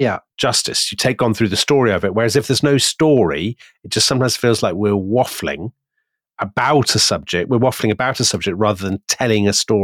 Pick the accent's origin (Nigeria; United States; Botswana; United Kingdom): United Kingdom; We are both British and we're always going to be talking a lot about our own history.